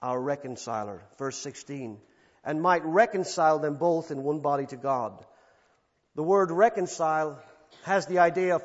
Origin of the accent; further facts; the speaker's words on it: Ireland; When I was a child growing up in Ireland, in the little town center